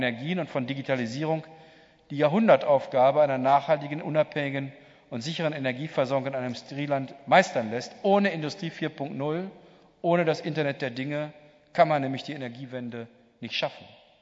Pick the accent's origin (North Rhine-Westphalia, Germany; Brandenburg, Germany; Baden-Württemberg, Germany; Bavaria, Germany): North Rhine-Westphalia, Germany; schon aus dieser Herkunft und weil ich auch weiß, was Strukturwandel bedeutet, haben Sie in mir ganz sicher einen Freund des Ruhrgebiets